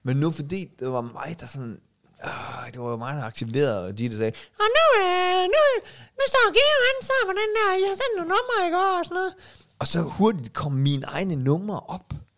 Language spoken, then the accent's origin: Danish; Varde, Region of Southern Denmark, Denmark; accent: Varde; det var jo bare sådan en vardegensisk accent.